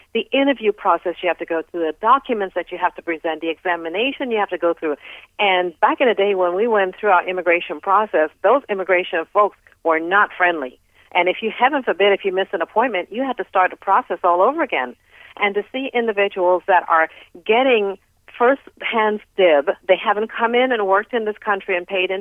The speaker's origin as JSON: {"language": "English", "country": "Trinidad & Tobago", "tie": "born there", "moved": "yes", "said": "I was born in Trinidad, and my parents migrated along with me to this country."}